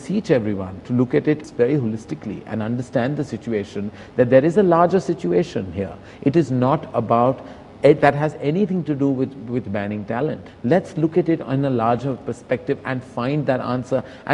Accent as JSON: {"language": "English", "country": "India", "said": "I do, as an Indian citizen, I completely do."}